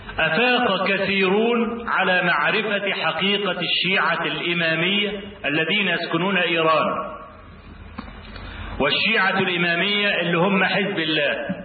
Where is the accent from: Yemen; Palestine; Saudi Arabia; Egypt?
Egypt; شغلته ايه هنا عندنا في مصر